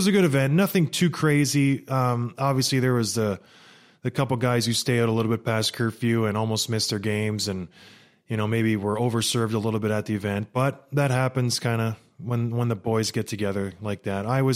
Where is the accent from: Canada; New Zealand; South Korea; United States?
Canada; St. Catharines, Ontario; also born or lived in Edmonton; I was in my old stomping grounds of St. Catharines, Ontario. I was raised there. I was born in Edmonton, raised in St. Catharines.